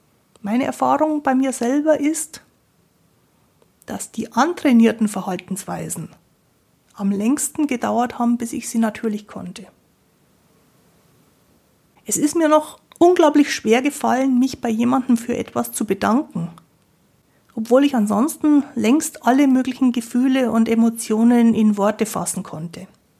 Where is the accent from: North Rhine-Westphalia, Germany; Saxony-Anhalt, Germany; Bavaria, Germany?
Bavaria, Germany; Ich bin ja aus Bayern, bei uns sagt man Grüß Gott.